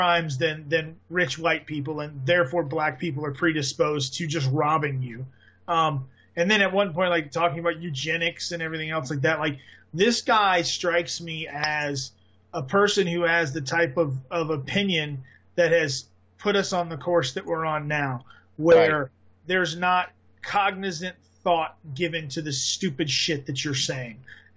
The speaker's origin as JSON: {"language": "English", "region": "the South", "country": "United States", "said": "Brandon and I could have a very long conversation about this because we're both from the South."}